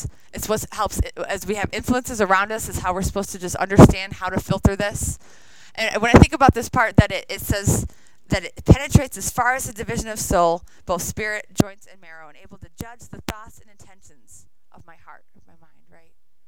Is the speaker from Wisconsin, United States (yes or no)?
yes; Wisconsin, United States; I grew up in Wisconsin. I went to college in Wisconsin. I worked at a camp in Wisconsin. So Midwest, here we go.